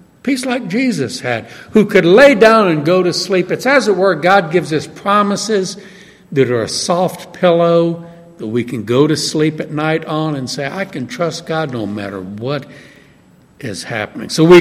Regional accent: New Orleans, Louisiana, United States; When I was, I was 13 years old, and I grew up in New Orleans, and as you know, every few years a hurricane comes toward New Orleans.

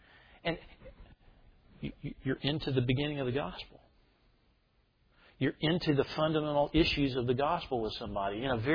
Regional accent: the South, United States; When I grew up, I grew up in the South.

